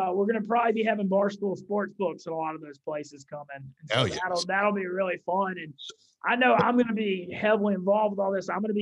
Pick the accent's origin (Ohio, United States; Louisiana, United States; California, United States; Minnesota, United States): Louisiana, United States; Monroe; also born or lived in Shreveport / New Orleans / Baton Rouge; and I'm from Louisiana. You know? And, I mean, I grew up in Monroe. I did 4 years of sports radio in Shreveport. I lived in New Orleans 5 years, and I worked for ESPN in Baton Rouge.